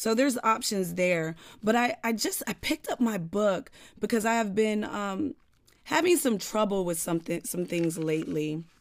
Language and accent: English; United States; they would know that I'm this American Black girl that learned French. They'll never think that I'm actually from France.